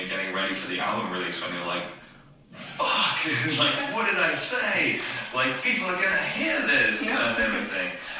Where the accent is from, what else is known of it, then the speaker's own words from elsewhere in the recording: South of England, United Kingdom; So I grew up in Wessex and then I moved to Essex.